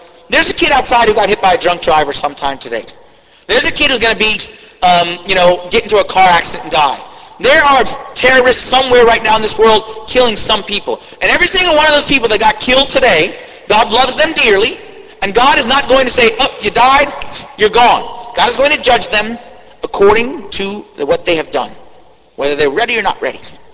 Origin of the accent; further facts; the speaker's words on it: Washington, District of Columbia, United States; Even though I'm from Washington, D.C. Yes. In Washington, they train us how to slide out of questions.